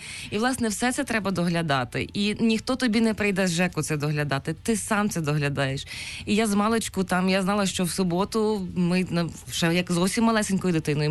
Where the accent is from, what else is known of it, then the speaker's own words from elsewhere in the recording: Khodoriv, Lviv Oblast, Ukraine; Я родом з Львівщини, з маленького містечка Ходорів.